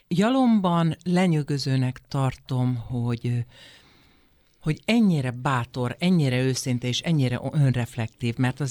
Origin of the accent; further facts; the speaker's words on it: Hajdúnánás, Hajdú-Bihar, Hungary; moved away as an adult; also born or lived in Debrecen; now in Budapest, Hungary; tehát 86-ban, a rendszerváltás előtti iszonyú izgalmas underground időszakban felköltözött a hajdonási kislány Budapestre